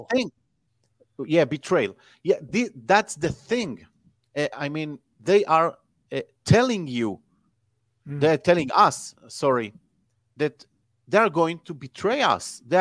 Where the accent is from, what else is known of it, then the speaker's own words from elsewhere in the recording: Israel; Yeah, it's because I'm from Israel, so.